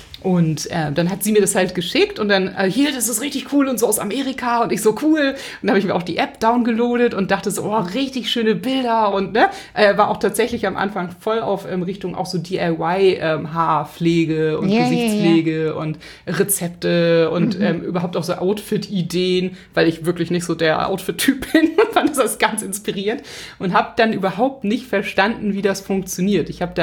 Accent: Hamburg, Germany; ich bin Hamburgerin

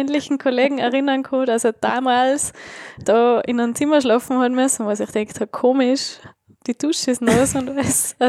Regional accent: Tyrol, Austria; also ich bin Tirolerin, sagt man Kitzbichl.

